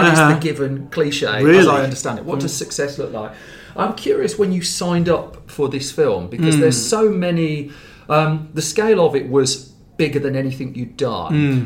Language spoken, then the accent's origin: English; Dudley, West Midlands, United Kingdom; also born or lived in Halesowen; whereas I'm from Dudley and Hale's Own.